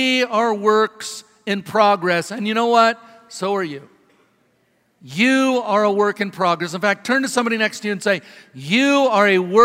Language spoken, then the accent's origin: English; Ephrata, Washington, United States; also born or lived in Ellensburg; I was born in Ellensburg, about 60 miles away, but when I was about one, my parents moved to Ephrata.